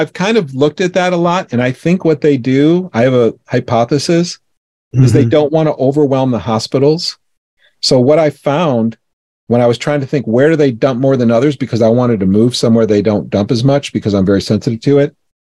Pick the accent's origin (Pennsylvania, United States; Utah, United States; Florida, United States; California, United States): Florida, United States; So I would go to Florida and stay with my mother because I grew up in Florida.